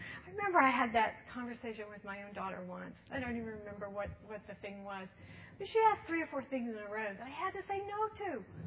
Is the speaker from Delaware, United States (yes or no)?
no; Texas, United States; And that's a phrase I grew up with in Texas.